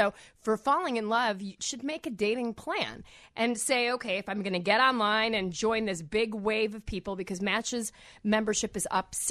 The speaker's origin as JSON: {"language": "English", "country": "India", "said": "You know, I'm Indian"}